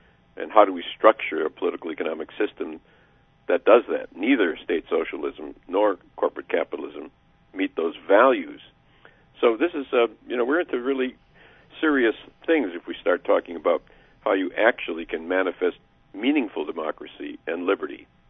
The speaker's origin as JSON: {"language": "English", "town": "Racine", "region": "Wisconsin", "country": "United States", "tie": "born or raised there", "said": "I'm from Wisconsin, it happens in cities like my hometown, a struggling city of Racine, Wisconsin, an old industrial town."}